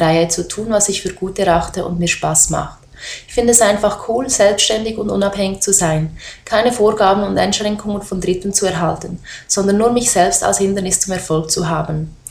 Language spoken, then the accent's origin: German; Switzerland; aus der Schweiz und bin selbstständige Juristin und Unternehmerin.